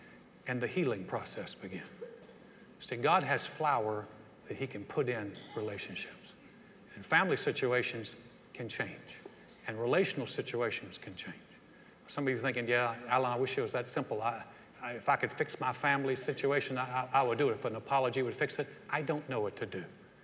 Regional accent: the South, United States; I am from the South. That is not how we fight.

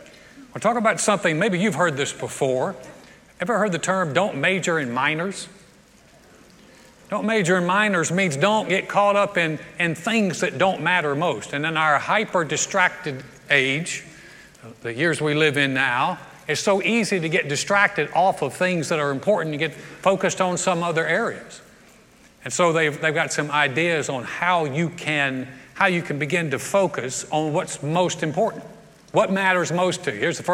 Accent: North Carolina, United States; I grew up Baptist in the South, Southern Baptist in the South, in North Carolina.

